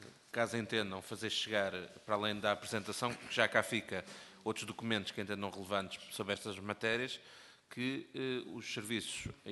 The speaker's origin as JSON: {"language": "Portuguese", "country": "Portugal", "said": "como cidadãos interessados e como portugueses interessados também"}